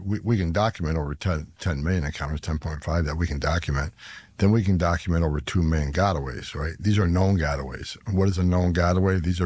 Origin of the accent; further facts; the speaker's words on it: Campo, California, United States; I was born and raised in Campo, California, San Diego sector.